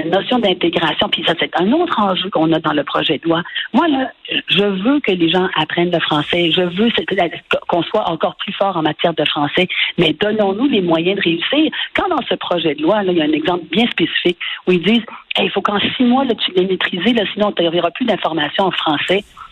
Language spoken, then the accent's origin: French; Quebec, Canada; Pourquoi moi, je le sais, c'est ma ville natale, je le sais quand je vais au centre-ville puis on n'est pas capable de se servir en français